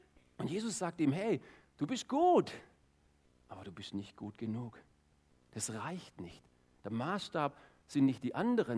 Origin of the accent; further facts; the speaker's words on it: Baden-Württemberg, Germany; ich bin regelmäßig bei uns im Schwarzwald so 10, 12, 15 Kilometer gejoggt